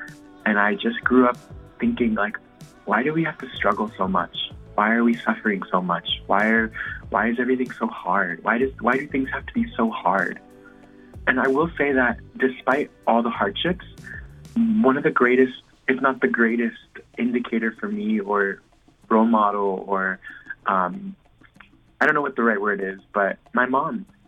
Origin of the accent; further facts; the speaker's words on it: Miami, Florida, United States; I was born and raised in Miami, Florida. Soy hijo de migrantes de Managua, Nicaragua. I'm a first generation American here in the U.S.